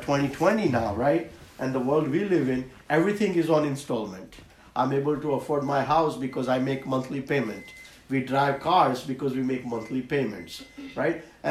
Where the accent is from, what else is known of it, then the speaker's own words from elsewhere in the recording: India; when I was growing up in India, as some of you were